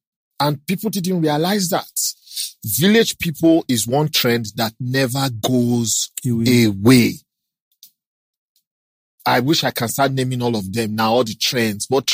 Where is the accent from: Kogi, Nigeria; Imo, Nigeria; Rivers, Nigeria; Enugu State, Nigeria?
Kogi, Nigeria; now in Lagos, Nigeria; So that's why I never went back home. I'm from Kogi State. Instead of to face Delta State, I came straight to Lagos.